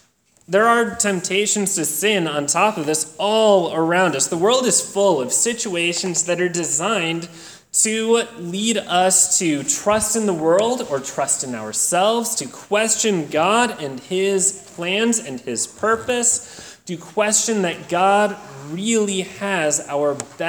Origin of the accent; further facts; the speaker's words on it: East Coast, United States; And growing up on the East Coast, there were plenty of Revolutionary War, Civil War forts around to look